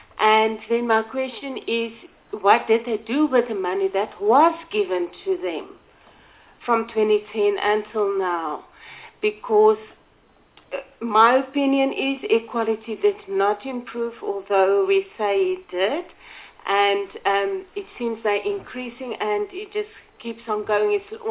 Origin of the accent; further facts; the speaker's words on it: Mpumalanga, South Africa; I come from the Nkangala District Municipality, I live in the HPA area, where an official makes a decision on giving a license.